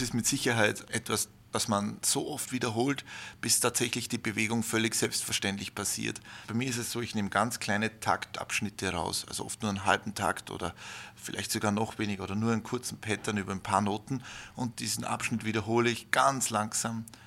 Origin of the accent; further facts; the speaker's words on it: Salzburg, Austria; ich bin ein Kind vom Lande. Ich habe immer am Land gelebt. Ich liebe das Land. Ich bin so ein richtiger Bub vom Lande, wie man bei uns in Salzburg sagt.